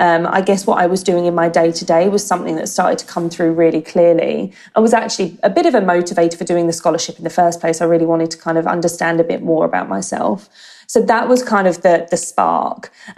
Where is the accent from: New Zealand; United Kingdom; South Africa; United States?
United Kingdom; England; accent: English; now in Sydney, Australia; apparently, when I speak now, you've probably mentioned that I'll probably subconsciously really dial up my English accent. But yeah, you do pick up the Aussie twang.